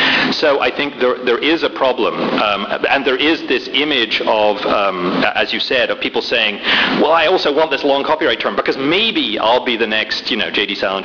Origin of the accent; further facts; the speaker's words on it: United Kingdom; I mean, I come from Britain